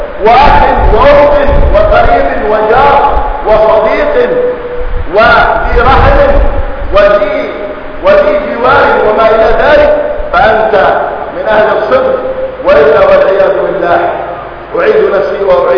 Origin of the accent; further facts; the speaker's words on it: Palestine; وخاصه في بلادنا فلسطين